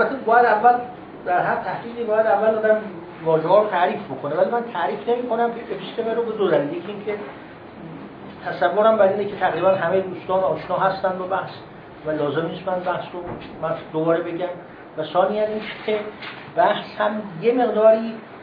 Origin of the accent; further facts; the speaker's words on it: Iran; به عنوان یه ایرانی من برای من جالبه